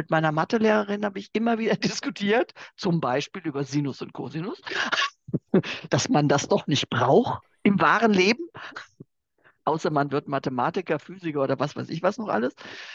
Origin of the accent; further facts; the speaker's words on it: Bensheim, Hesse, Germany; Ich bin in Bensheim zur Schule gegangen, an der Bergstraße.